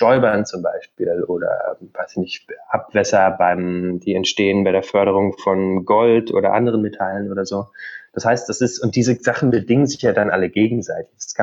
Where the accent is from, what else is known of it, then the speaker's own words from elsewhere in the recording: Brandenburg, Germany; Also ich komme aus Brandenburg, bin da groß geworden, meine Eltern leben da immer noch.